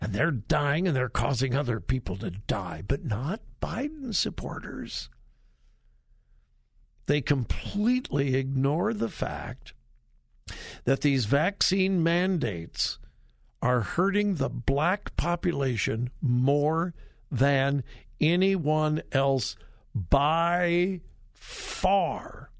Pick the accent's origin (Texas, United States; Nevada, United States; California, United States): California, United States; Most of you know I'm from California